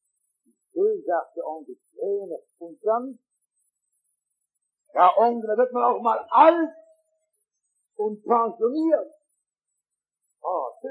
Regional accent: North Rhine-Westphalia, Germany; verzeihen Sie, ich bin aus dem Ruhrgebiet

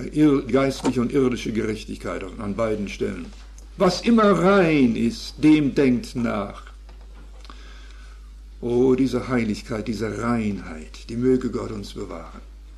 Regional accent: Canada; German is a second language; als Kanadier habe ich nun mich etwas mehr befassen müssen mit England und so weiter, weil das das war das Land, das uns bestimmt hat.

